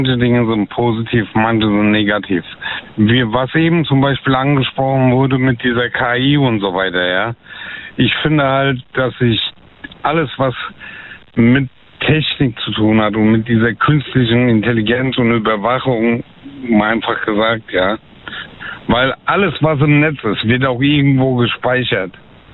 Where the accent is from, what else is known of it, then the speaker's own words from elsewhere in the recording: Bad Kreuznach, Rhineland-Palatinate, Germany; ich komme aus Bad Kreuznach.